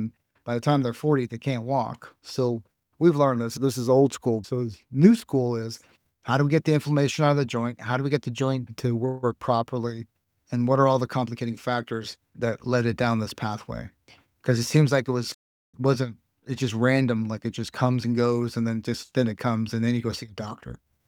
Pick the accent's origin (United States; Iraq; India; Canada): Canada; Toronto, Ontario; I grew up in Toronto